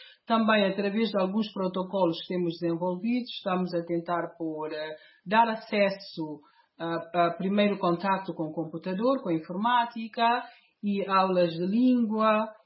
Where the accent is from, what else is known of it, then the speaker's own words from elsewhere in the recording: Guinea-Bissau; moved away as an adult; also born or lived in Portugal; now in United Kingdom; Eu nasci, cresci na Guiné-Bissau, tive a oportunidade de estudar na escola primária, na escola secundária, no liceu, e ainda frequentei lá a Faculdade de Direito de Bissau. Depois fui para Portugal, onde vivi alguns anos, e depois mudei para a Inglaterra